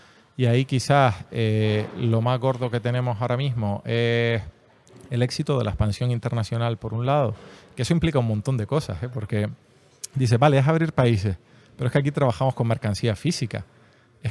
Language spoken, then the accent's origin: Spanish; Canary Islands, Spain; also born or lived in Galicia; Yo estaba viviendo fuera, yo vivía en Galicia, soy canario, mi mujer es murciana y claro, es casi como de chiste, ¿no? Un canario y una murciana viviendo en Galicia, yo vivía en La Coruña